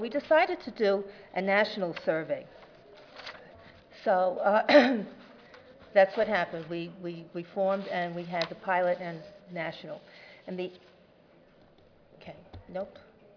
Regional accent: Long Island, New York, United States; we're from all over New York State. I'm from Long Island.

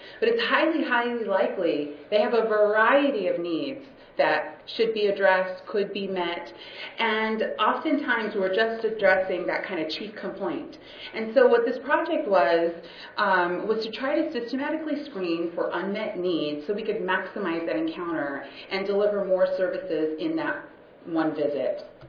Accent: California, United States; I hail from California in the Central Valley. Not sure if everyone is familiar with where Merced County Central Valley is located, but we're right between San Francisco and LA.

